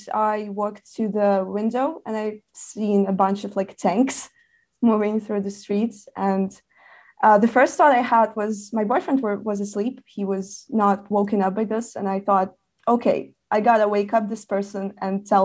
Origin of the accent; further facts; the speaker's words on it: Lviv, Lviv Oblast, Ukraine; now in Kyiv, Ukraine; No. I grew up in Lviv, but I was kind of planning on moving to Kyiv for a long time.